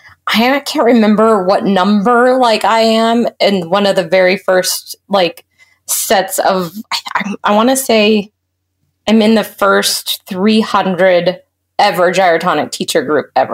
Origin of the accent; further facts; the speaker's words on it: California, United States; So my background, though, I grew up in California, and I kind of bounced around a lot.